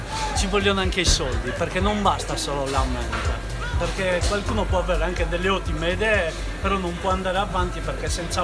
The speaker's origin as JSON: {"language": "Italian", "town": "Cagliari", "region": "Sardinia", "country": "Italy", "said": "lavoro presso il mercato di San Benedetto, sono di Cagliari."}